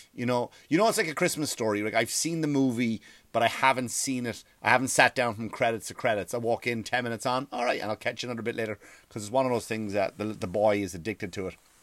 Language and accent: English; Wexford, Leinster, Ireland; The opening scene was made in Wexford, my hometown.